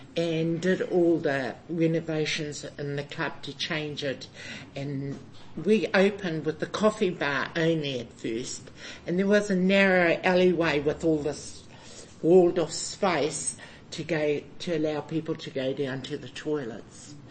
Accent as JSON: {"language": "English", "town": "Hastings", "region": "Hawke's Bay", "country": "New Zealand", "said": "And us Hastings girls, we're fighters, We come from Hastings when the mongrel mob was emerging in Hastings, and we had to fight our way to be accepted in Hastings."}